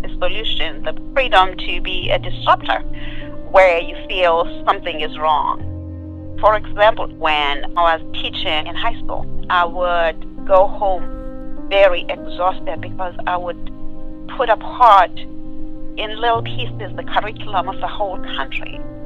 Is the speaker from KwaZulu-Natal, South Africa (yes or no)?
yes; Durban, KwaZulu-Natal, South Africa; now in Maryland, United States; I grew up in Durban, South Africa. That is where my childhood was, and that is where my education and teaching was.